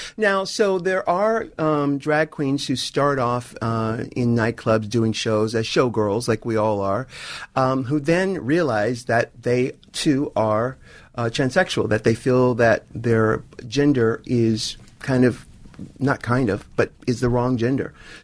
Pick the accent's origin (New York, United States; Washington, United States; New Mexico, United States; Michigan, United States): New York, United States; a lot of the kids that I grew up with in New York, I say kids, we're in our 20s and stuff